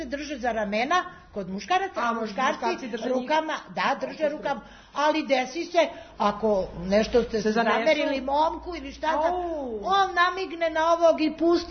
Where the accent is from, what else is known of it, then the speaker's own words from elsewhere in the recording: Vojvodina, Serbia; Pa, obično kod nas u Sremu su tambure.